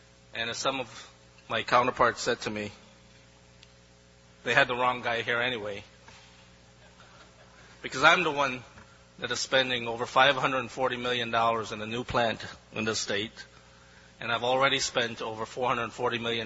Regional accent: Canada; I grew up in Canada, as Jay said, where we have something called Newfoundland time.

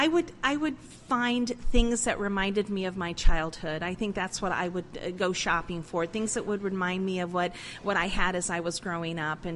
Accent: Italy; And I focus a lot on Italy because I'm Italian. I was born in Italy, so this is what I grew up with.

